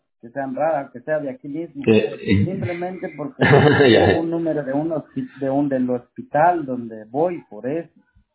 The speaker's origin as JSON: {"language": "Spanish", "country": "Guatemala", "said": "Yo soy de Guatemala."}